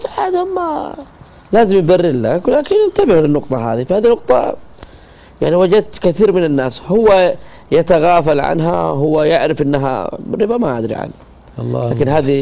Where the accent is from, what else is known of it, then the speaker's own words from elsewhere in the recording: Saudi Arabia; أنا ما أقول عندنا في السعودية هنا